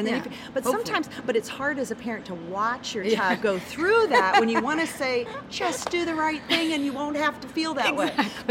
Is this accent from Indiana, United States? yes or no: no; Bothell, Washington, United States; And we're from Bothell. Woodinville is the next town over.